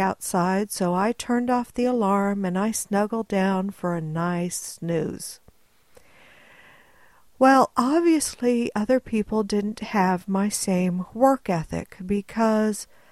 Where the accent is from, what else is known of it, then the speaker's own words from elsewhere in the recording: Texas, United States; also born or lived in Southwest; I grew up in Texas, mostly. We moved around a lot in Texas, but I mostly lived in the Southwest, so I wasn't acclimated to this kind of weather.